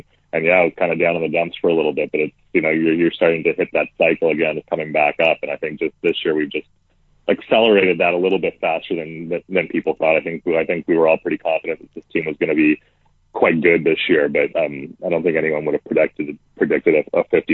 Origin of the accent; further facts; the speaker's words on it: Ottawa, Ontario, Canada; I'm born and raised in Ottawa, lived here pretty much my entire life. Went to school here, went to Algonquin and studied journalism back in 03 to 05.